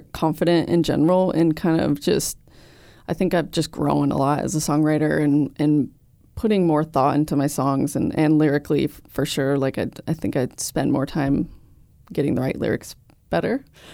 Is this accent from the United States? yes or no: yes; Colorado, United States; moved away as an adult; also born or lived in Seattle; I mean, I always consider Colorado home just because that's where I really grew up, but I grew up a lot in Seattle, so it's kind of even at this point.